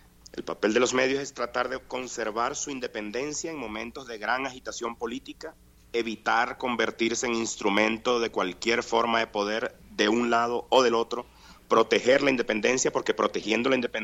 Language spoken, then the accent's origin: Spanish; Colombia; also born or lived in Venezuela; Yo mismo soy un colombiano emigrado que vivió en Venezuela y que hace unos años volvió a su país